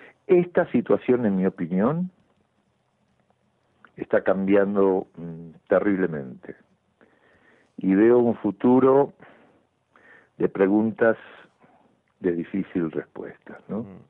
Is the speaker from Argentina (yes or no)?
yes; Argentina; born there; yo soy latinoamericano, por supuesto, nací en la Argentina, ¿no?